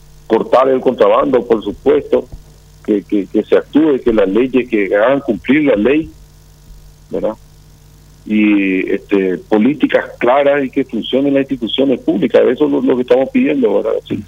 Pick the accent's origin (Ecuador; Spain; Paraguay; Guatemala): Paraguay; Yo soy ciudadano del Paraguay, la ley me ampara, la constitución me ampara.